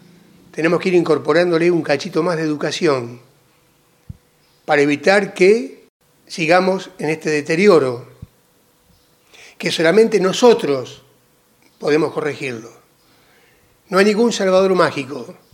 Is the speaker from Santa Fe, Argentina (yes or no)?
yes; Ceres, Santa Fe, Argentina; un placer llegar a mi pueblo, siempre. Siempre es un motivo de felicidad.